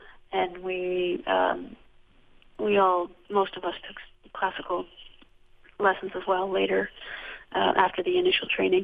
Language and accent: English; Ontario, Canada; And even in terms of fiddle music, growing up in Ontario, it was similar in that there wasn't one main genre or style